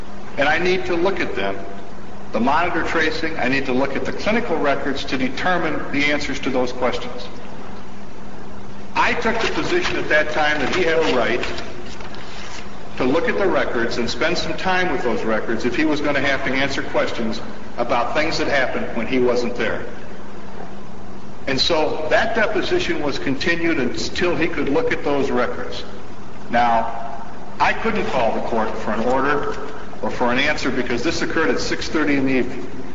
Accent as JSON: {"language": "English", "town": "Manitowoc", "region": "Wisconsin", "country": "United States", "said": "I'm from Manitowoc."}